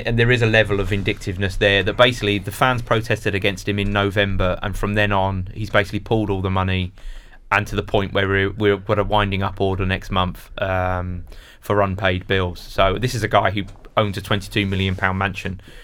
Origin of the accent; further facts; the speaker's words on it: Leytonstone, London, United Kingdom; born there; I was born in Leightonstone. They were my local team.